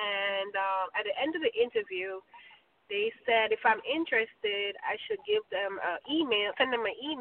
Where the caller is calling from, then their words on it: New York, United States; I'm calling from New York.